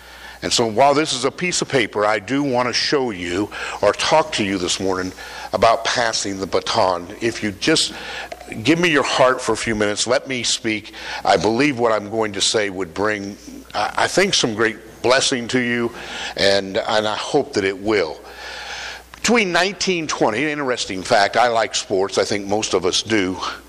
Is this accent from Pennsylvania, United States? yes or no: no; Podoc, Colorado, United States; from Podoc, Colorado